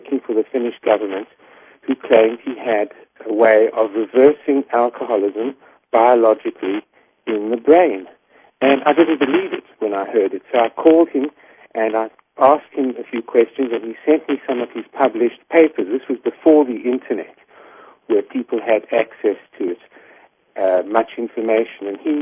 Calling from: Tel Aviv, Tel Aviv District, Israel; Well, I'm actually in Tel Aviv, in Israel at the moment.

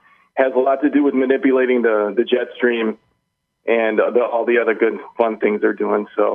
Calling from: Chicago, Illinois, United States; I'm calling from the Chicago area

